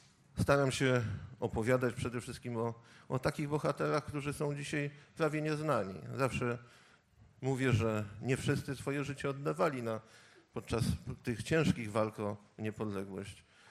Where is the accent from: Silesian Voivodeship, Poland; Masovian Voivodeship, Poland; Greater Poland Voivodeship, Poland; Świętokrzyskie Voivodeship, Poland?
Masovian Voivodeship, Poland; Warsaw; ja pochodzę akurat z rodziny warszawskiej, tata brał udział w Powstaniu Warszawskim.